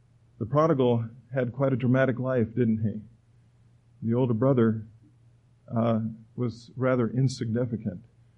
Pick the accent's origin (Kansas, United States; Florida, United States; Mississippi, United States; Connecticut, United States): Florida, United States; Miami; I am a native Floridian. I was born in Miami. My parents came from New Jersey down here a couple of years before, about a year, I guess it was, before I was born.